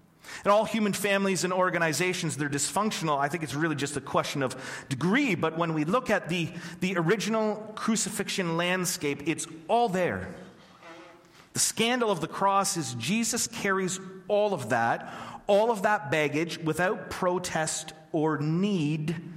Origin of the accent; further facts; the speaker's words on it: Ontario, Canada; I grew up in Ontario, completely separated from my extended family.